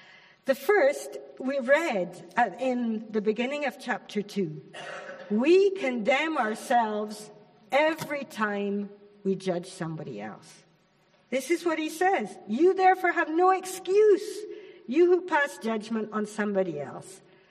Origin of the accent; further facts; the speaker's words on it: Scotland, United Kingdom; Or you say wrath, but I'm still Scottish. I still say wrath, okay.